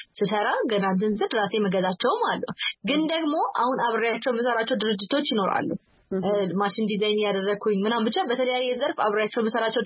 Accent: Arba Minch, Southern Nations, Nationalities, and Peoples' Region, Ethiopia; አሁን የአርባ ምንጭ ልጅ ነኝ የክፍለ ሀገር ልጅ ነኝ

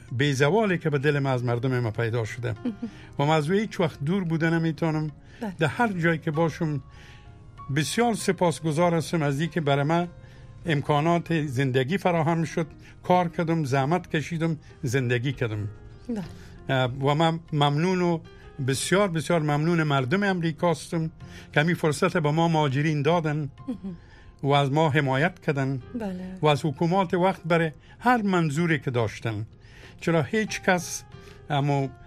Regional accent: Afghanistan; که ما مملکت ما افغانستان و ما بعد ملت افغان

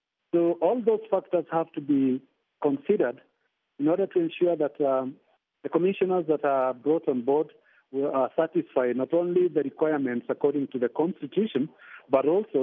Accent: Kenya; So as a Kenyan, I feel that we can give the benefit of doubt to the technocrats within the commission.

